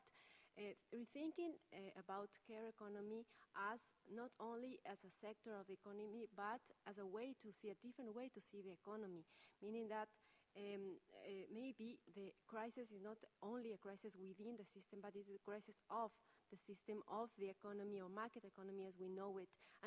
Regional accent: Ecuador; from Ecuador.

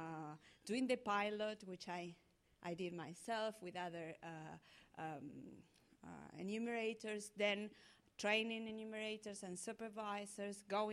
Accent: Argentina; I'm an economist from Argentina, feminist economist, I should say.

